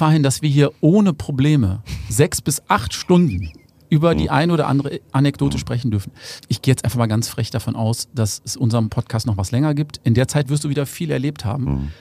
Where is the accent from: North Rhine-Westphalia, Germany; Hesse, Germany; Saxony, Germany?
North Rhine-Westphalia, Germany; Ich komme aus dem Ruhrpott.